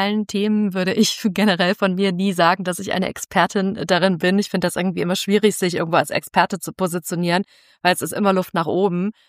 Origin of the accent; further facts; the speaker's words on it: Dresden, Saxony, Germany; born there; now in Leipzig, Germany; ich bin gebürtig aus Dresden